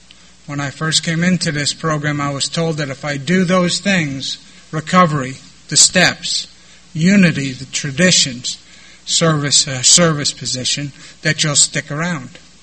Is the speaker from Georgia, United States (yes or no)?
no; New York, United States; and I'm from New York, so if you're tall enough that they can see you over the counter, they'll sell you booze.